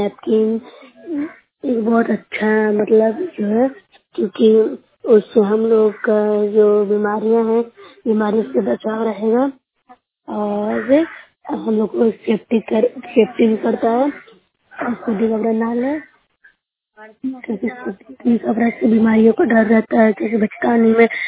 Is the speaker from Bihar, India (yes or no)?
yes; Bihar, India; मैं ब्लॉग से हूँ, जिला नालंदा के निवासी हूँ।